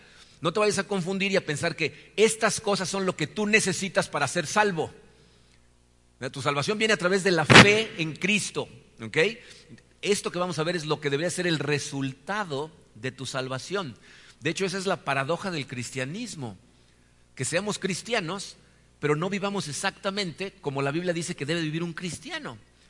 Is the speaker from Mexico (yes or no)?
yes; Mexico; Cuando México manda un embajador a otro país, es el representante de nuestro país allá.